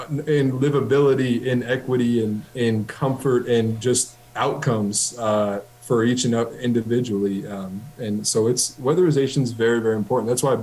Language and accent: English; Las Vegas, Nevada, United States; I'm from Vegas, so I moved here and there was no such thing as AC.